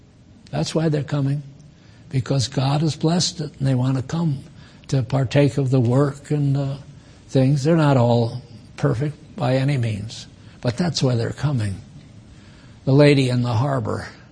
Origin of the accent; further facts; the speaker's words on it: Connecticut, United States; also born or lived in Maine; I was born in Maine and raised in Connecticut, so I'm one of the six original colonies, and I hate to see our nation going the way it is.